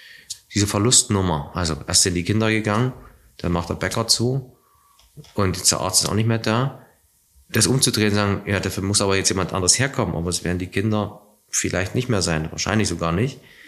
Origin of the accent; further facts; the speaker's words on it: East Germany, Germany; das war schon enge Grenzen meiner Heimat DDR.